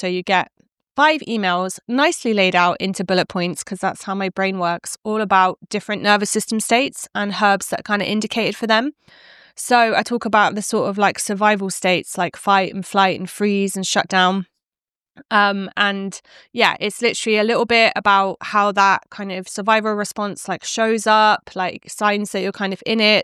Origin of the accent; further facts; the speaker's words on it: England, United Kingdom; I'm from England. My family are also Welsh and I've got Irish lineages as well. I've been a DIY herbalist since I was 21 and I'm 37 now.